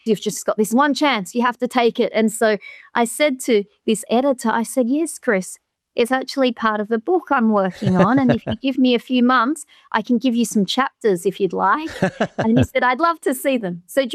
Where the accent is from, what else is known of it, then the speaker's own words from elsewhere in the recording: Australia; I'm an Australian. I was born in Australia, and I grew up here